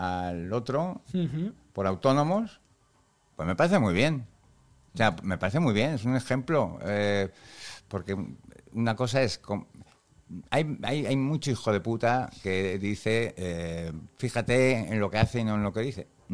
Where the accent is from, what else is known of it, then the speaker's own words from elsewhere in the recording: Spain; pero como español, pues claro que me toca